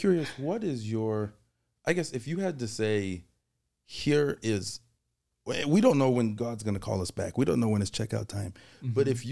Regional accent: Alpine, Utah, United States; I'm from Alpine, went to Lone Peak.

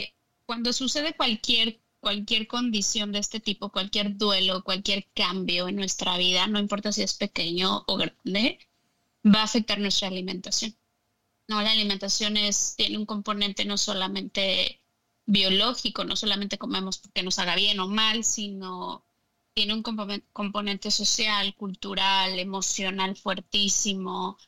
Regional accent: Puebla, Mexico; now in United States; Yo soy de Puebla, México. Soy poblana.

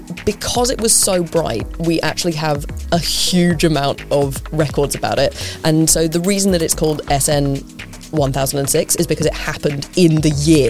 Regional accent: Perth, Western Australia, Australia; I'm just not being Australian enough.

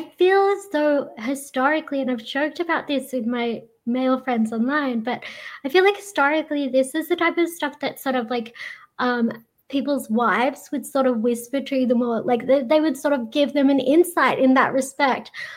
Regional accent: Australia; Like I'm quite Australian like that.

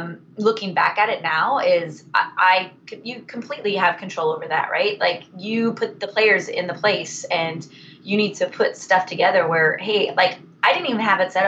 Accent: Long Beach, California, United States; now in Lake Forest, United States; I was from Long Beach, California.

